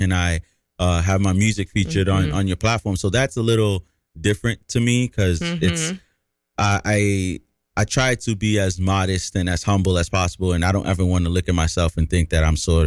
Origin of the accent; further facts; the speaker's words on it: New York, United States; And I'm from New York, and I want to be the voice and want to be the guy that's kind of giving people those opportunities.